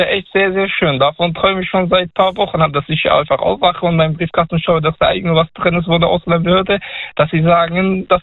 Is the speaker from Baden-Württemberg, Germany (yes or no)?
yes; Stuttgart, Baden-Württemberg, Germany; ich komme ja aus Stuttgart.